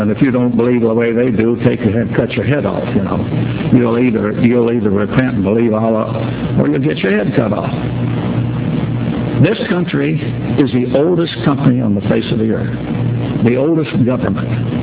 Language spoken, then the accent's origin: English; Texas, United States; born there; And I was born in Texas, and my mother was born in Alabama, and my dad was born in Texas also.